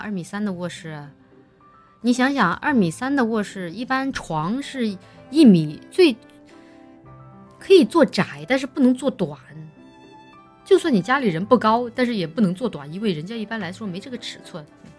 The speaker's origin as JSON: {"language": "Chinese", "region": "Chongqing", "country": "China", "tie": "born or raised there", "said": "如果你在我们家乡重庆的话，就是经济适用房"}